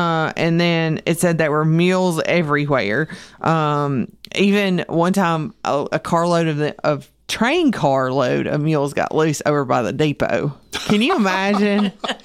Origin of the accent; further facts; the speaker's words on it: the South, United States; accent: southern; Yes, my southern accent gets the better of me some days.